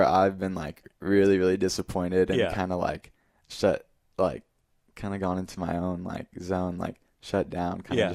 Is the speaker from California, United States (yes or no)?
yes; Fresno, California, United States; And then Fresno State, the hometown team, just being born and raised in the Valley, going to Fresno State games with my grandpa and my family is a really great experience.